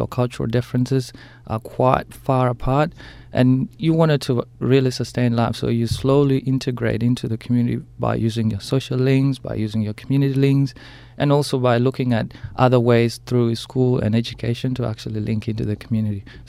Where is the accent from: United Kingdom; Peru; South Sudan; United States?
South Sudan; also born or lived in Kenya; now in Australia; Yes, I was born in South Sudan and migrated to Australia in 2003 after spending 9 years in a refugee camp in Kenya.